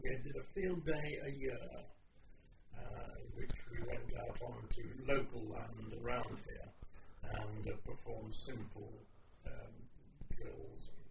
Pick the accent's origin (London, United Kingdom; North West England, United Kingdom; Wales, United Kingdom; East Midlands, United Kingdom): East Midlands, United Kingdom; Nottingham; born there; I was born in Nottingham on the 26th of February 1929.